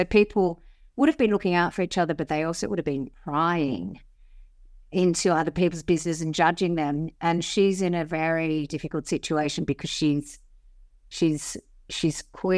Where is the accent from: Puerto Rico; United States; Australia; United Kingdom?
Australia; Sydney, New South Wales; I grew up in Sydney, and so I have memories of those places. I came into the inner city when I was 17